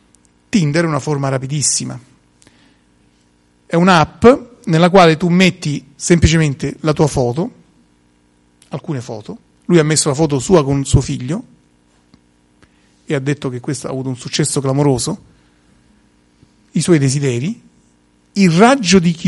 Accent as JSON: {"language": "Italian", "town": "Rome", "region": "Lazio", "country": "Italy", "said": "Io sono da Roma"}